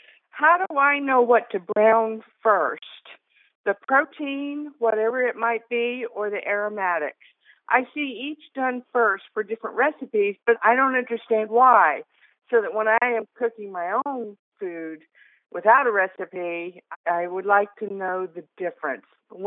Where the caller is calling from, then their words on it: Newark, Ohio, United States; Newark, Ohio.